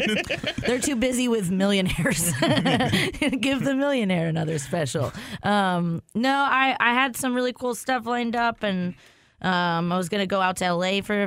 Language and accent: English; San Antonio, Texas, United States; Yeah, I'm from San Antonio.